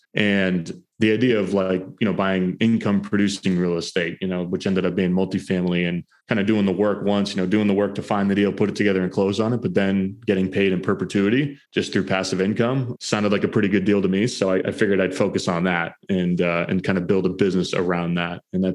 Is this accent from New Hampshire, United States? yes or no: yes; New Hampshire, United States; actually not too far from my hometown up in New Hampshire, about an hour north of Boston.